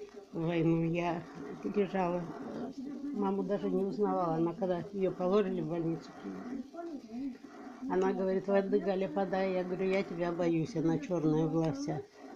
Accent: Novokuznetsk, Kemerovo Oblast, Russia; born there; Родилась в городе Сталинске.

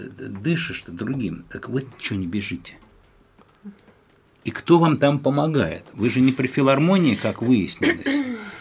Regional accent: Vologda, Vologda Oblast, Russia; also born or lived in Moscow; Вот я родился в Москве. Мое детство прошло в Вологде.

